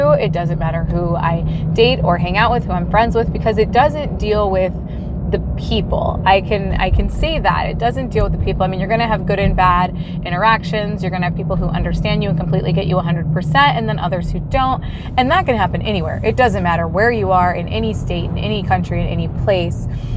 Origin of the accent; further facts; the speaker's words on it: Cleveland, Ohio, United States; And it is interesting because, so I'm from Cleveland and I love it.